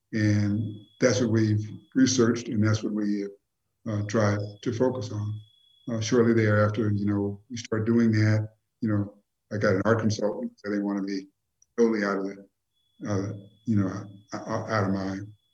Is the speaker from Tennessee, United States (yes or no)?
yes; Memphis, Tennessee, United States; When I grew up in Memphis, there were no museums for black folks.